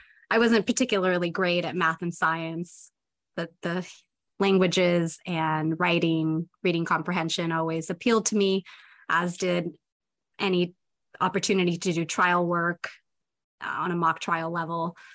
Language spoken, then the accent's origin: English; Buena Park, California, United States; I grew up in Buena Park, California, so North Orange County.